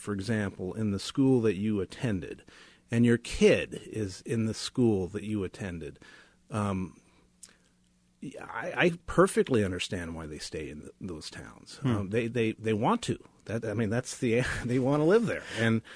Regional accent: Des Moines, Iowa, United States; My own father actually went. I grew up in Des Moines.

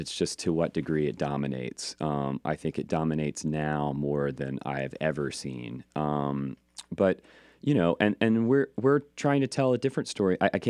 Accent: Georgia, United States; And I learned to tell stories growing up in Georgia, because people would sit around and tell stories.

